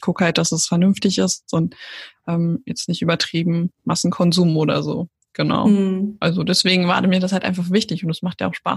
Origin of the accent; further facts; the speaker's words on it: Austria; ich komme aus Österreich, ich habe da auch 15 Jahre lang gewohnt. Also vielleicht hört man das ab und zu bei meiner Grammatik.